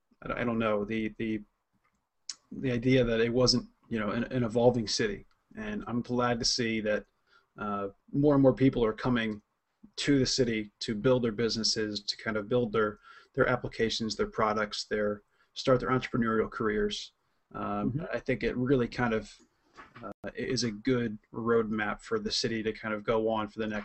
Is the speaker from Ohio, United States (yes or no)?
no; Philadelphia, Pennsylvania, United States; I grew up playing hockey. I grew up in Philadelphia.